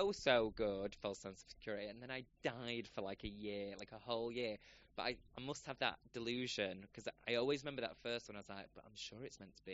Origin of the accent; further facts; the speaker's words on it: Manchester, North West England, United Kingdom; I am from Manchester. My parents live in Denton.